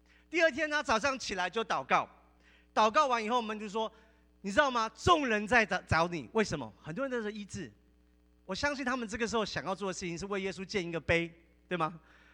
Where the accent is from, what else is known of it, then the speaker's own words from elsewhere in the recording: Taiwan; 也就是说我从台湾来的，我跟台湾人传福音叫做同文化。